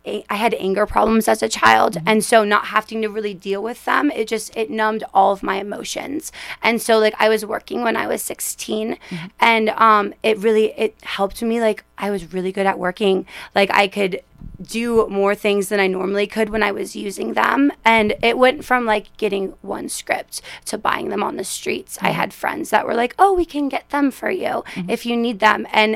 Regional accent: Florida, United States; I'm originally from Florida, and I am 3.5 years clean.

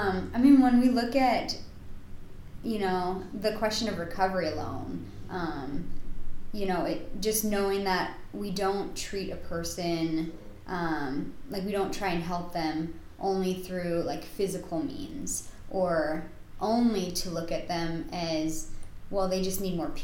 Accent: Moscow, Idaho, United States; but I grew up here in Moscow, and so moving to DC just would have been like a culture shock.

